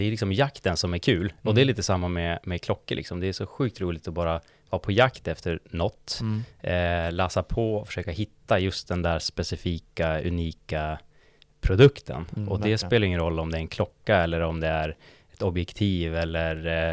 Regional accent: Umeå, Västerbotten County, Sweden; now in Stockholm, Sweden; Jag kanske några som hör på mitt S-ljud, det är visslande. Jag är från Umeå ursprungligen, bott i Stockholm i 7 år ungefär.

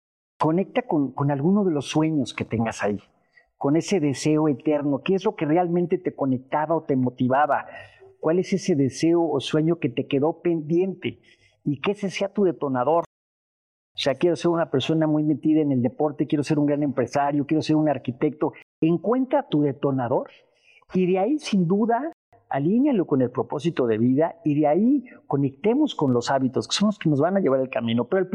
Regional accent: Mexico; somos orgullosamente mexicanos

